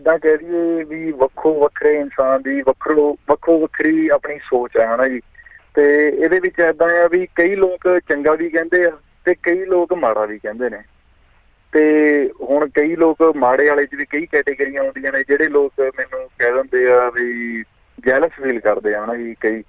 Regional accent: Patiala, Punjab, India; also born or lived in Auckland; now in Whangarei, New Zealand; ਮੈਂ ਜੀ ਸ਼ਹਿਰ ਪਟਿਆਲੇ ਤੋਂ ਬਿਲੋਂਗ ਕਰਦਾ ਜੀ, ਅਤੇ ਹੁਣ ਮੈਂ ਨਿਊਜ਼ੀਲੈਂਡ ਰਹਿ ਰਿਹਾ ਜੀ, ਪਹਿਲਾਂ ਮੈਂ ਆਕਲੈਂਡ ਰਿਹਾ, ਹੁਣ ਮੈਂ ਫੰਗਾਰਾਈ ਸਾਈਡ ਰਹਿੰਦਾ ਜੀ।

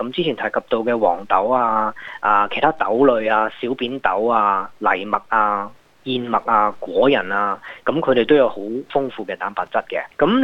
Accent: China; 我哋中国人讲嘅素食者咧，都可以分为几大类嘅

